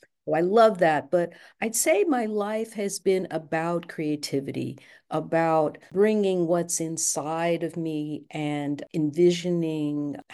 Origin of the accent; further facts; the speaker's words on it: New York City, New York, United States; I grew up in Brooklyn, New York. It was an urban area. Flatbush was the neighborhood. Went to Erasmus Hall High School.